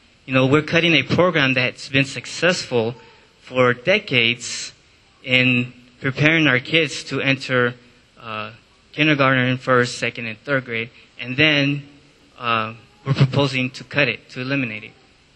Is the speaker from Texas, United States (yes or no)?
no; Long Beach, California, United States; I share the parents' concerns. I grew up in Long Beach, making sure that we make a better Long Beach and a safe Long Beach for our kids to grow up with.